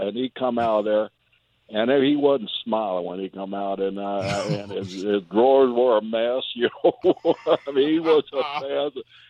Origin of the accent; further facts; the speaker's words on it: Oklahoma, United States; Well, I grew up in Oklahoma, a little country boy. I'm not afraid of black snakes or anything like that.